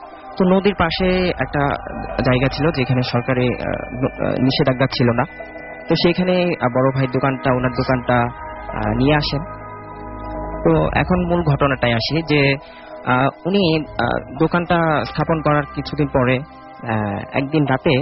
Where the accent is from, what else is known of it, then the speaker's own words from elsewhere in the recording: Trishal, Mymensingh Division, Bangladesh; আমি ময়মনসিং থেকে আসছি।